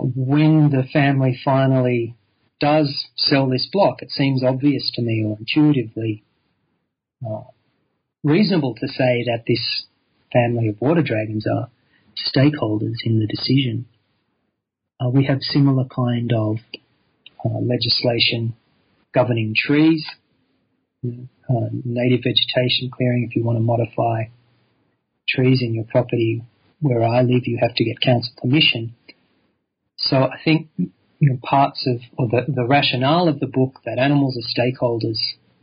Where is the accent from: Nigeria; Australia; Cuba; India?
Australia; Sydney, New South Wales; Well, I grew up in Sydney.